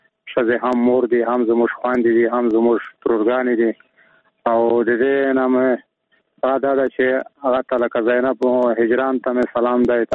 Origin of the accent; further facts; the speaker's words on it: Khost, Afghanistan; موږ هم د خوست سرحدي خلک یو